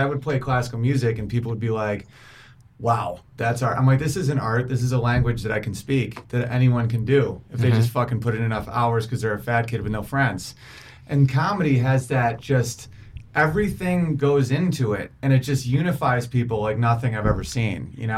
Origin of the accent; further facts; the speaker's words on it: Oswego, New York, United States; I'm like, because Oswego, my hometown, is the only town to take in Jews during the entire Holocaust.